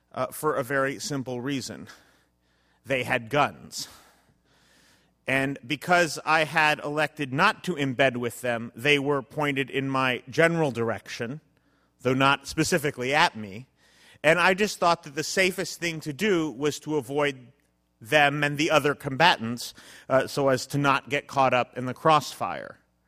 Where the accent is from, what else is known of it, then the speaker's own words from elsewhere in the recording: San Francisco, California, United States; I'm from San Francisco